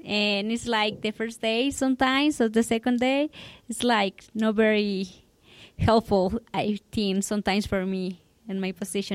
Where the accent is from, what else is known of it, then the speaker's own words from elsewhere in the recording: Mexico; now in United States; Yeah, because I'm not from here. I'm from Mexico.